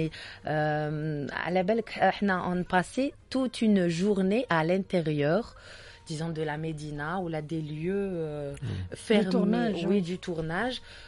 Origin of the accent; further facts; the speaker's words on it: Algiers, Algiers Province, Algeria; Je suis native de Bellecour. Berbolezor, comme on dit.